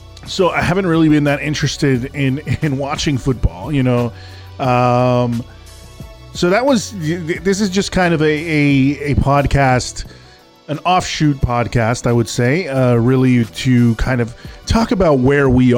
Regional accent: Colombia; coming from Colombia and growing up in Colombia, I mean, CONMEBOL is always just insane.

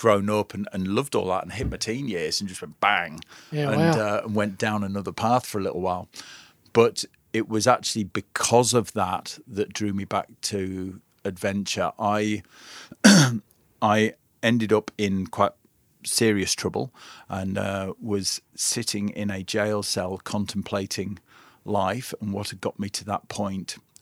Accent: North West England, United Kingdom; I was raised in the Lake District.

